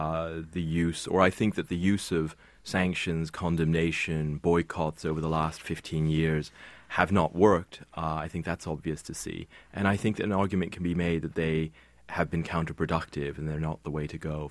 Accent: Riverdale, New York, United States; also born or lived in Burma; it was as much growing up in Burma as it was growing up in New York.

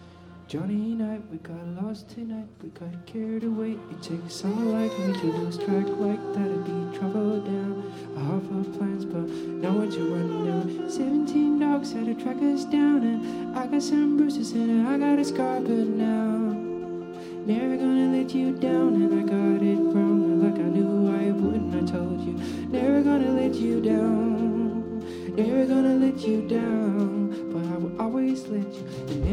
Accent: Sweden; I don't remember if I said we're lonely there from Sweden, Scandinavia.

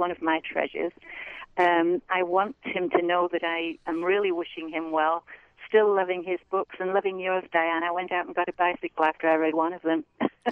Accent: Eckington, East Midlands, United Kingdom; I came from Eckington also.

